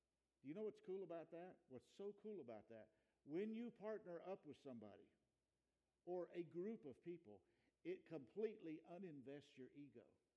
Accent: Wilmore, Kentucky, United States; And I'd been in that place numbers of times growing up in Wilmore.

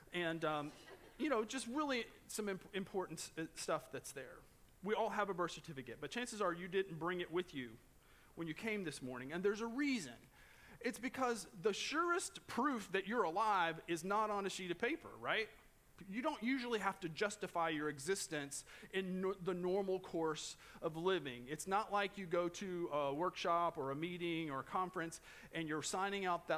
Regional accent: Indiana, United States; also born or lived in Owensboro, Kentucky; I was born in Davis County, Kentucky, in Owensboro. And then 2 or 3 days later, my parents took me back across the river to the promised land, and that's where they raised me, in Indiana.

